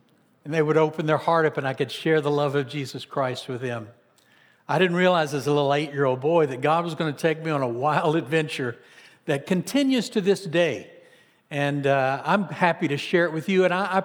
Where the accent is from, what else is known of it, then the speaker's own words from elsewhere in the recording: Arkansas, United States; I mentioned already, I grew up in Arkansas.